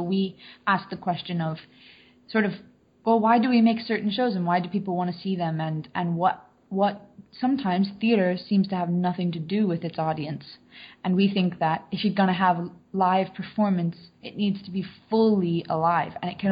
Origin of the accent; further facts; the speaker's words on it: Colorado, United States; I'm from Colorado.